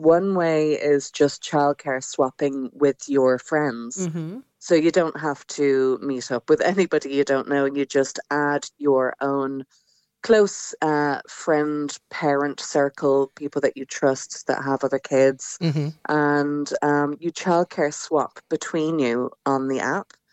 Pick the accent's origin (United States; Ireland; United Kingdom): Ireland; Obviously, I'm from Ireland